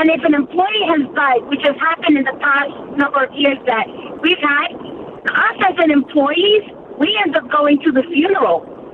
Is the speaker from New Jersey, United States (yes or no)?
yes; North Bergen, New Jersey, United States; How are you? I'm from New Jersey. Northburgen.